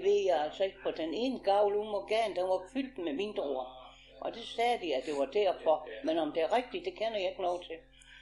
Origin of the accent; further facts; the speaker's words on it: Miskov, Region of Southern Denmark, Denmark; Ja, vi er fra Miskov, så flyttede vi ned i Vingården.